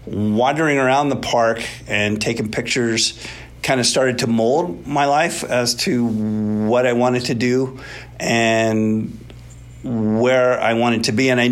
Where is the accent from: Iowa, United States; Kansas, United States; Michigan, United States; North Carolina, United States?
North Carolina, United States; High Point; I grew up in High Point, North Carolina. My whole family is still back in North Carolina.